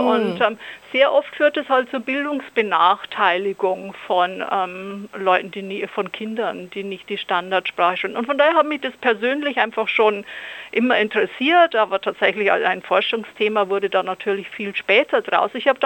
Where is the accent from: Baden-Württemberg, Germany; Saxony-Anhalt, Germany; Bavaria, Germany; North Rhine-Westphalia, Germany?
Bavaria, Germany; first language Bavarian; German is a second language; Also ich bin ganz einsprachig im Bayerischen aufgewachsen und meine erste Fremdsprache ist also das Hochdeutsche.